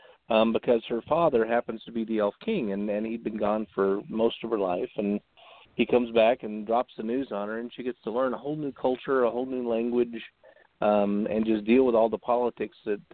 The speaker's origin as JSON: {"language": "English", "region": "Mississippi", "country": "United States", "tie": "born or raised there", "said": "And I grew up in Mississippi, so I have known plenty of models for this particular character."}